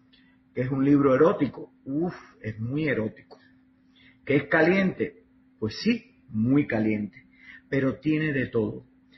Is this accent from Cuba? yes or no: yes; Cuba; Pero cuando hablo de mi país, estoy hablando de mi pueblo. Lo mejor para el pueblo de Cuba, no para sus gobernantes.